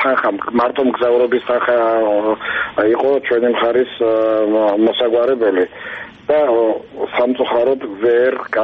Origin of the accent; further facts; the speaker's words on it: Ochamchire, Abkhazia, Georgia; ახლა ჩემს ნამდვილ მშობლიურ ქალაქში ოჩამჩირეში